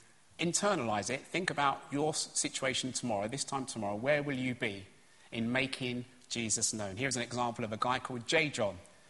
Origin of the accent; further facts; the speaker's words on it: London, United Kingdom; Here's a little bit of my story. I grew up in East London.